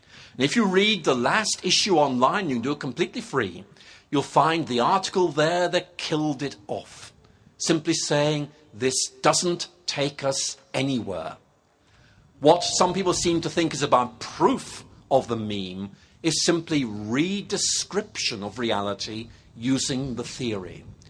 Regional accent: Northern Ireland, United Kingdom; I've lost my accent, but I grew up in Northern Ireland. And growing up in Northern Ireland was a kind of quite exciting thing to do back in the 1960s

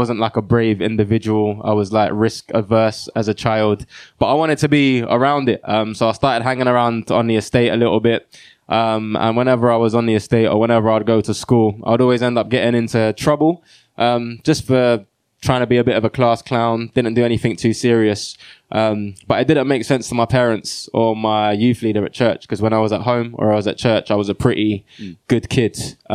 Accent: London, United Kingdom; I grew up in East London, a place called Custom House. My parents are from Ghana. They came over to England in their early 20s, had me and my younger brother. Both my parents are Christians. And African

